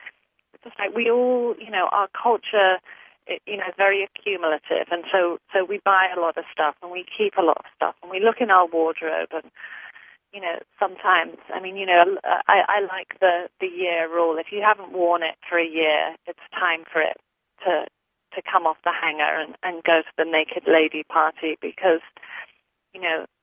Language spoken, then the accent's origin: English; England, United Kingdom; now in United States; I grew up in England, where going to the doctor wasn't the same procedure as here, but I know from living in the States for 20 years